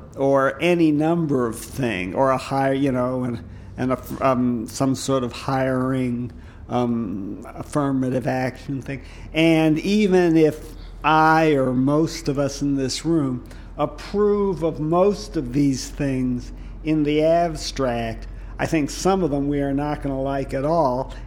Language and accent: English; Detroit, Michigan, United States; But on the other hand, I grew up in Detroit, and when I was growing up, ordinary auto workers, you know, had cabins and boats